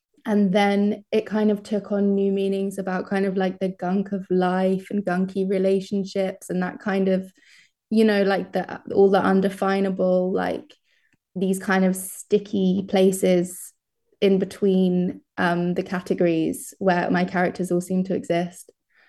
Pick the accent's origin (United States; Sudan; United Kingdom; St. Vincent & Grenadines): United Kingdom; Brighton, South East England; But because I'm from Brighton, it's okay. But yeah, it's such a specific place. And I think because it's on the coast, seasons there feel very intense.